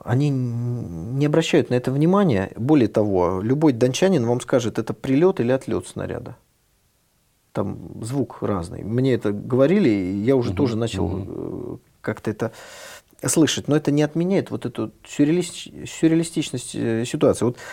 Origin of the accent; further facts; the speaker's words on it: Leningrad, Saint Petersburg, Russia; Вот мы с вами из Ленинграда.